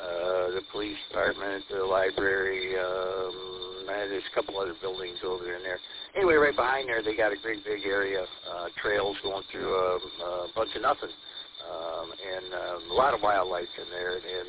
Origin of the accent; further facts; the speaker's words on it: Roseville, Michigan, United States; I grew up in Roseville there. Right down from what's now the, Macomb Mall, or was.